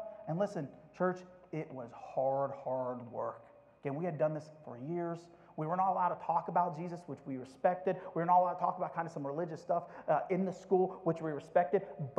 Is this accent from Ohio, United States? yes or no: yes; Youngstown, Ohio, United States; born there; he found out that I was born in Youngstown, Ohio.